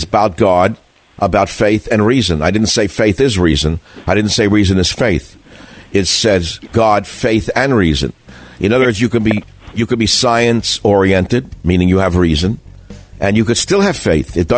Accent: New York, United States; I grew up in New York. I had a few gay friends.

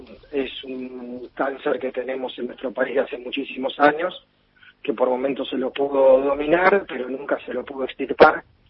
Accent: Junín, Buenos Aires Province, Argentina; o una que está en Junín, de donde soy yo, digamos, ¿no?

